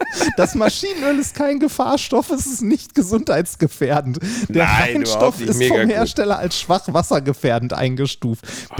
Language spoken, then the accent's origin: German; Essen, North Rhine-Westphalia, Germany; ich komme ja aus Essen, da ist ja immer noch die Firmenzentrale von ThyssenKrupp.